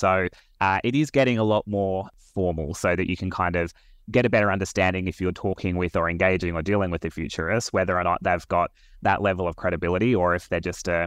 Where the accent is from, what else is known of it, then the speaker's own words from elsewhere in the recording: Perth, Western Australia, Australia; I'm originally from Perth. I grew up as the youngest of three children